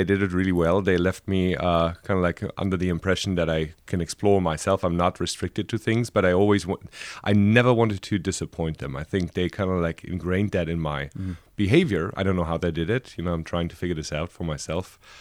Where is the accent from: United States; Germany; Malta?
Germany; Frankfurt, Hesse; born there; English is a second language; moved away as an adult; also born or lived in Berlin; I was born in Frankfurt and I lived the last 10 years before I came here in Berlin. But most of the time between Frankfurt and a couple of other cities in Germany while I was in the military also.